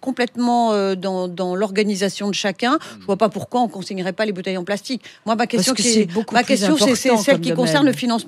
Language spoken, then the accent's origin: French; France; nous sommes français aujourd'hui autour de ce micro.